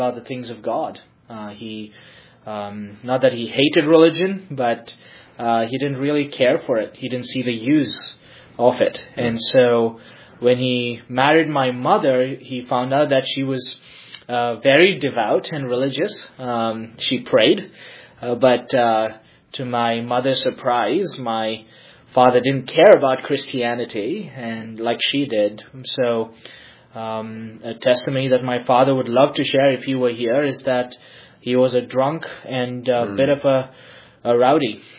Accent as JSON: {"language": "English", "town": "Bengaluru", "region": "Karnataka", "country": "India", "tie": "born or raised there", "said": "I'm from Bangalore City. I was born and brought up there."}